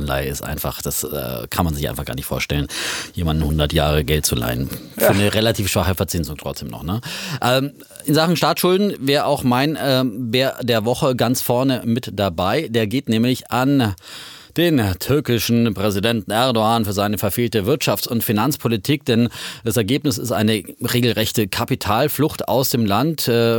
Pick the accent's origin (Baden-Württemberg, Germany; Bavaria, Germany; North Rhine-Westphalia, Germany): Bavaria, Germany; muss ich als Franke einfach nochmal so betonen